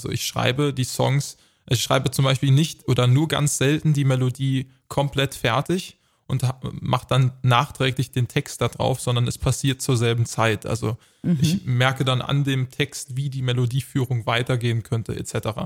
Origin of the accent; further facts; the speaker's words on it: Wittlich, Rhineland-Palatinate, Germany; es gibt am 17. Juni in meiner Heimatstadt in Wittlich das versprochene Dankeschön-Konzert